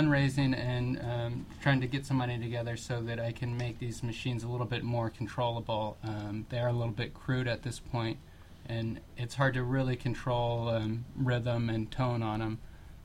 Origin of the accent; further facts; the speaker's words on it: Oakland, California, United States; now in Hudson, United States; I'm from Oakland originally and went to school out there and wanted to get out of the urban environment